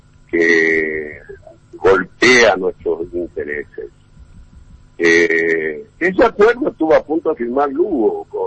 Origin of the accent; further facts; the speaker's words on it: Paraguay; como paraguayos